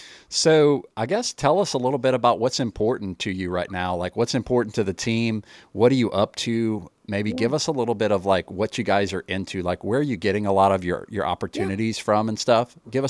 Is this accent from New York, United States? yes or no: no; Lafayette, Louisiana, United States; I'm a realtor from Cajun Country, Lafayette, Louisiana.